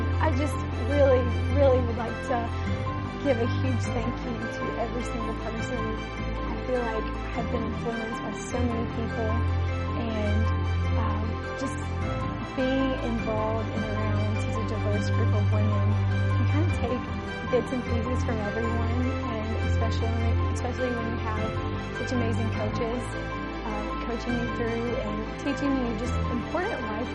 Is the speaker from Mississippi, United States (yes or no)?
yes; Weston, Mississippi, United States; I'm from Weston, Mississippi, and I am a business development representative for Champion Medical Center